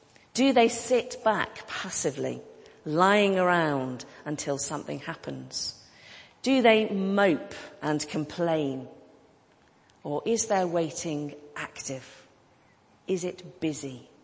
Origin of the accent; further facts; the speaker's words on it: United Kingdom; I am hopelessly British.